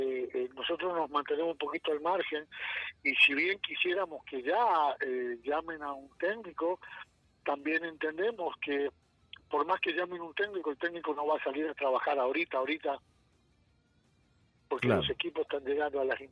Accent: Argentina; y yo que como argentino soy argentino, aunque quisiera ser brasilero o alemán para ganar todos los mundiales

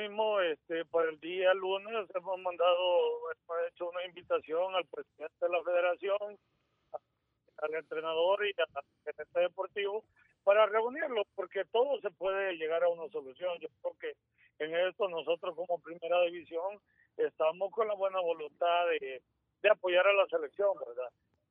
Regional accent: El Salvador; todos somos salvadoreños

